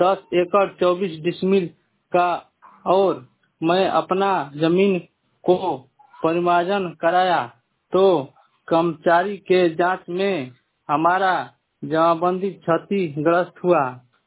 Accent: Bawan, Bihar, India; ग्राम बवन post बवन थाना सुनान जिला कैमूर भगवान का निवासी हूँ।

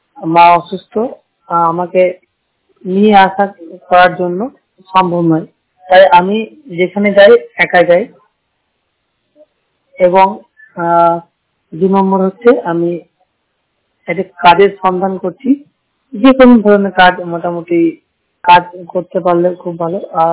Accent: Bankura, West Bengal, India; আমার বাড়ি হচ্ছে পশ্চিমবঙ্গ রাজ্যের বাঁকুড়া জেলায়।

